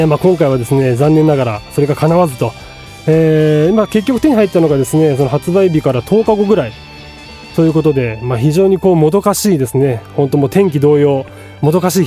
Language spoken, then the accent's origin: Japanese; Niigata, Japan; 9月はど頭1日にですね、僕の地元新潟で、凱旋ライブを行いました。